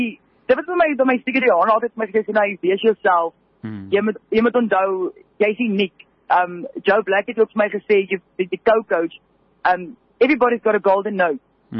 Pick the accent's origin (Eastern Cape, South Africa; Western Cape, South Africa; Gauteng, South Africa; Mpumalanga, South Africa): Western Cape, South Africa; Gordon's Bay; ek is van Gordon's Bay, die mooie plekje daar so in die Kaap.